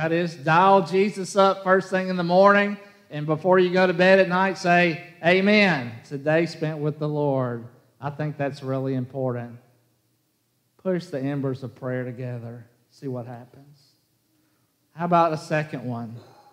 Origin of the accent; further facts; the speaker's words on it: Jackson, Tennessee, United States; When I was a kid, I grew up in Jackson, Tennessee. Y'all know that.